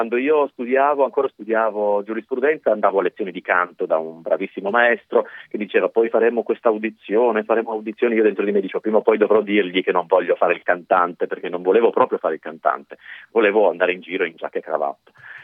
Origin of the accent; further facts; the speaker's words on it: Turin, Piedmont, Italy; sono di Torino, ho studiato canto molto tardi nella mia vita